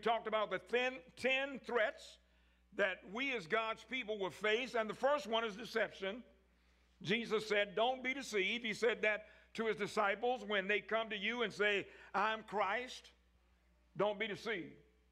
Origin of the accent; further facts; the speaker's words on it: Scottsburg, Virginia, United States; I'm from Scottsburg, Virginia, so you got to understand that we got certain ways we say stuff.